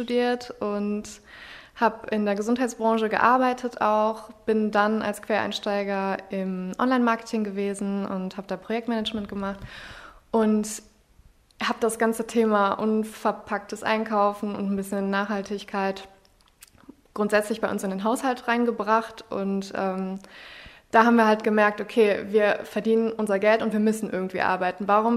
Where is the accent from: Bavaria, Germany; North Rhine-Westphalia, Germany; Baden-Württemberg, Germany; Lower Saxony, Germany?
North Rhine-Westphalia, Germany; Gladbach; bin auch aus Gladbach und bin 26 Jahre alt.